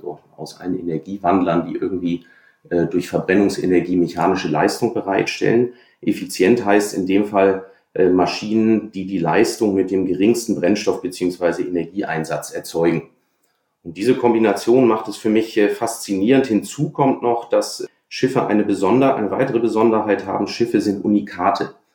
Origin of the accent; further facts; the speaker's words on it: Hamburg, Germany; Ich bin an der Elbe aufgewachsen und habe regelmäßig die Riesenpötte vorbeifahren sehen.